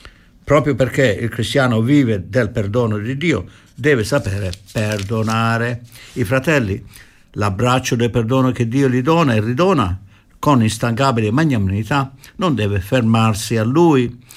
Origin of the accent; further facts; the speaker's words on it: Trani, Apulia, Italy; born there; Io invece sono nato a Trani, perciò tre pugliesi.